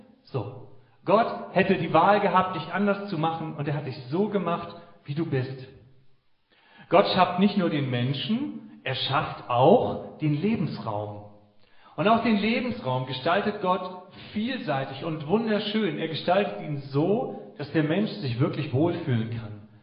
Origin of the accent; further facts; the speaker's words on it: Hamburg, Germany; das ist mein Freund Henrik Jacobi, wir sind aus Hamburg zu Gast